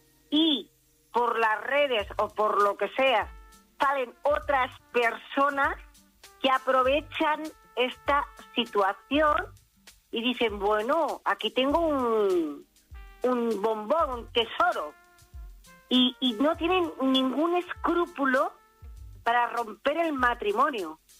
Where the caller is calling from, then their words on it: Vilafranca del Penedès, Catalonia, Spain; Muchas gracias, de Villafranca del Penedés.